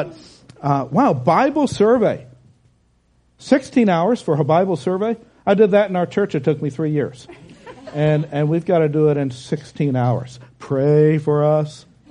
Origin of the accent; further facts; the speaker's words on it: the South, United States; But, you know, Phil, I'm from the South, and we Southern gentlemen say, ladies first.